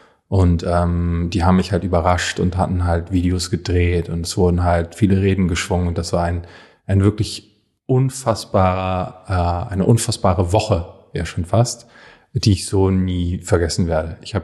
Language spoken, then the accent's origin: German; Hamburg, Germany; Ich komme aus dem Hamburger Westen ursprünglich.